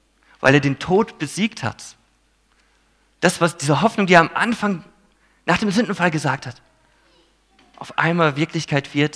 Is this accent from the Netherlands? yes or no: no; Philippines; Ich bin auf den Philippinen aufgewachsen.